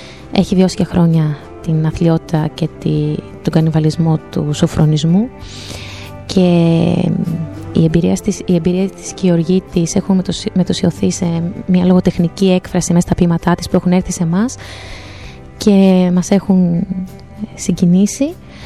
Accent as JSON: {"language": "Greek", "country": "Albania", "lives_now": "Greece", "said": "Είμαι από την Αλβανία"}